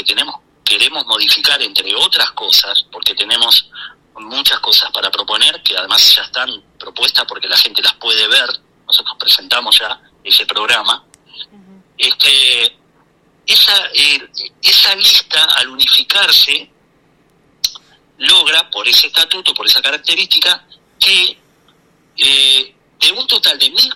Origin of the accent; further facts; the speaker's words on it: Montevideo, Uruguay; Yo soy de Montevideo